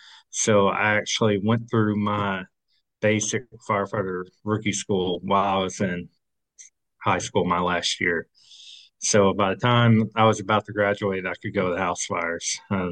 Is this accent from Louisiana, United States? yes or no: no; Murfreesboro, Tennessee, United States; Where I grew up in Murfreesboro, Tennessee, was a small town at the time. It's not a small town anymore